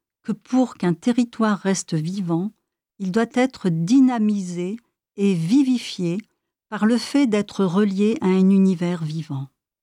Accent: Burkina Faso; La thèse fondamentale que je souhaite exposer en tant que Burkinabé

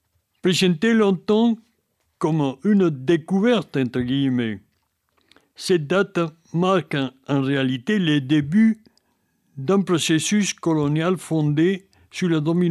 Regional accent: Peru; moved away as an adult; now in France; Et je suis originaire du sud du Pérou, presque à la frontière avec la Bolivie.

